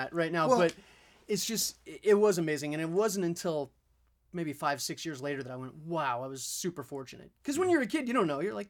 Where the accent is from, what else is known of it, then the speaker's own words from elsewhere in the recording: Los Angeles, California, United States; I'm from Los Angeles, born and raised.